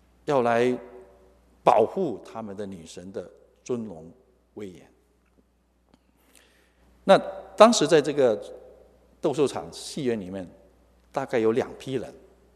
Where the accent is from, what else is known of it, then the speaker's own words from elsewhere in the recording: China; 我们中国人多伟大